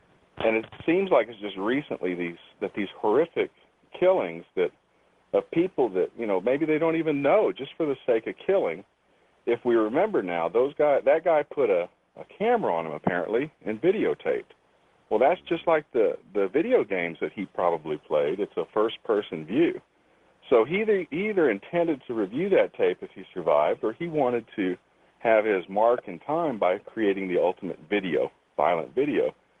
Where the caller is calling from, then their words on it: Texas, United States; I'm calling from Texas.